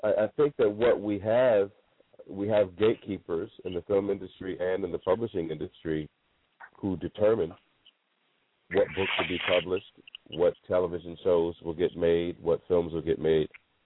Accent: Virginia, United States; also born or lived in Mount Vernon, New York; I say that I'm from Virginia because I actually, even though I was born in Mount Vernon, I lived half of my life in Virginia and half of my life in New York.

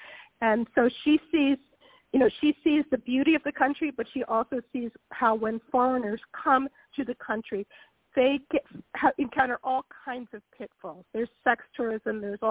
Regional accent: United States; now in Italy; I've never stopped feeling that I'm an American, that I am a foreigner. I speak, you know, very good fluent Italian.

